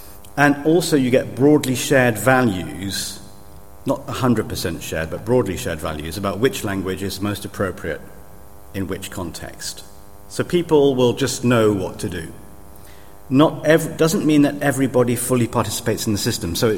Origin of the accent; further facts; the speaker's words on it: England, United Kingdom; So but that's nothing to do with me being English. There isn't an occasion, here I am in Norwich